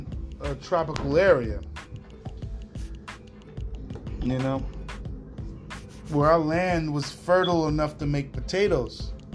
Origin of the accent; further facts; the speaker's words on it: Far Rockaway, New York, United States; See, I don't know where you guys come from, but I'm from Far Rock. My aunt cooked this shit the way she made it, and it was delicious.